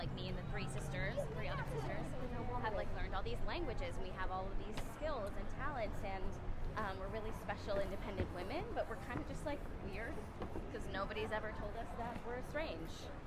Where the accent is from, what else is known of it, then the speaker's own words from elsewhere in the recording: Boston, Massachusetts, United States; I grew up in the Boston area, so there was a lot of like theater around me.